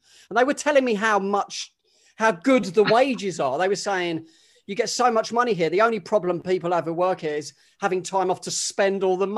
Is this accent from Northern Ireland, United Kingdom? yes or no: no; Plumstead, London, United Kingdom; now in Blackheath, United Kingdom; I grew up in Greenwich, Plumstead. Plumstead was the stabilizer story, and then Greenwich.